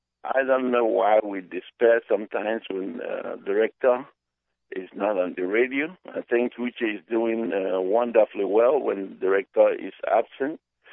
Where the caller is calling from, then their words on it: Los Angeles, California, United States; I am calling from Los Angeles.